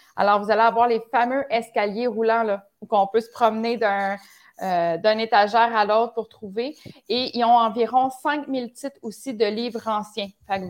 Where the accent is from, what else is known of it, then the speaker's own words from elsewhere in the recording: Quebec, Canada; accent: Quebec; les Français, des fois, ont de la misère à comprendre notre accent québécois.